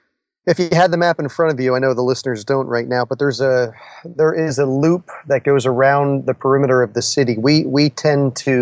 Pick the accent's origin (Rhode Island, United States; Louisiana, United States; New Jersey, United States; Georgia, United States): New Jersey, United States; We grew up in New Jersey together, and then we started building businesses together.